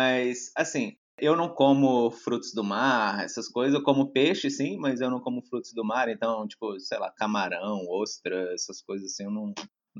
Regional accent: Volta Redonda, Rio de Janeiro, Brazil; now in Aveiro, Portugal; sou do interior, do Rio de Janeiro. Pra mim, Aveiro é muito parecido com a minha cidade natal, com Volta Redonda

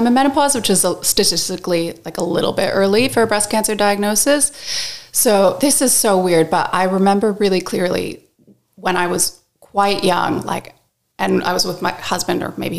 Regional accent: Canada; moved away as an adult; now in Australia; So I'm obviously not Australian. I'm from Canada. I'm actually half Colombian, half Canadian, but spent most of my life in Canada and then moved to Australia in 2009 and married an Australian.

